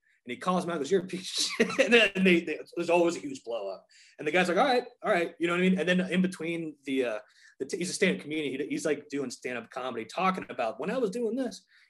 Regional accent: Charleston, South Carolina, United States; I'm like, yeah, I'm from Charleston. And I'll be like, I'm from Charleston, you know?

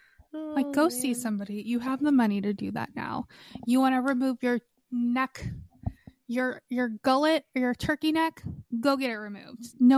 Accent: Florida, United States; I like barely used moisturizer or lotion when I was growing up in Florida.

